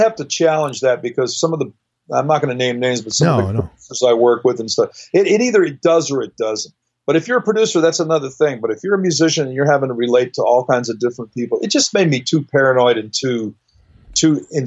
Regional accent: Hawaii, United States; One of the things about growing up in Hawaii is great. It's the downside of growing up musically in Hawaii and also the upside.

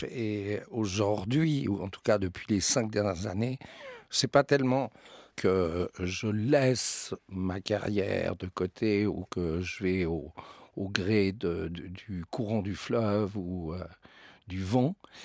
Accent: Geneva, Switzerland; je suis arrivé en Suisse. Et donc, j'ai été élevé à Genève depuis que je suis tout petit.

